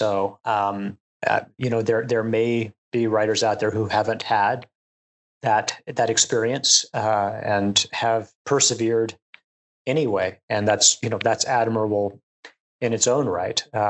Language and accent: English; San Antonio, Texas, United States; set in modern Texas, San Antonio, which is my hometown.